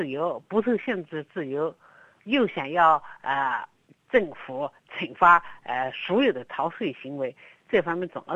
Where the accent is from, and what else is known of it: China